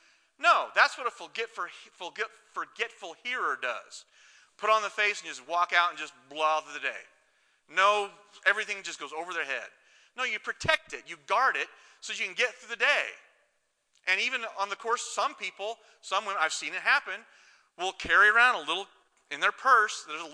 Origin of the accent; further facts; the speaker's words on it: Washington, United States; And I grew up in Washington State, so it rains a lot there, right?